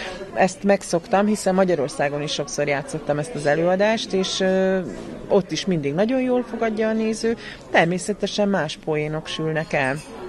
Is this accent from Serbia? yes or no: yes; Vojvodina, Serbia; én arra jöttem rá, hogy én egy vajdasági ember vagyok, én a vajdasági embereket ismerem jól